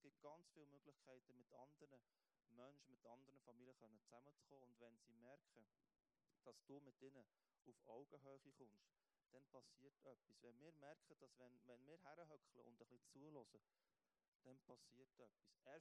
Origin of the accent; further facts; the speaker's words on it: Bern, Switzerland; now in Aargau, Switzerland; Ich bin Berner, es hat mich viel gekostet, meine Berner Schilder abzugeben und Aargauer Schilder zu montieren.